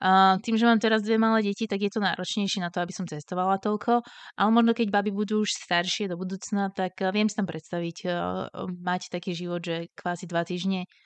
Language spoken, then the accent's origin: Slovak; Bratislava, Bratislava Region, Slovakia; moved away as an adult; now in Bergen, Norway; Nebolo to rozhodnutie ísť do Norska, chceli sme odísť zo Slovenska, skúsiť niečo iné. Keď sme mali 27 rokov